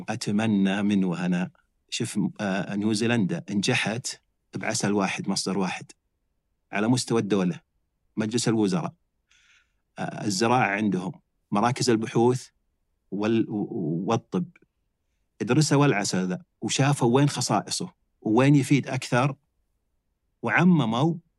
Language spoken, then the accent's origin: Arabic; Saudi Arabia; حنا بلد صحراوي، بعض الناس ينكر أصلاً عندنا أعسال. عندنا بالمملكة العربية السعودية أي شهر تجي تبي عسل ينتج الحين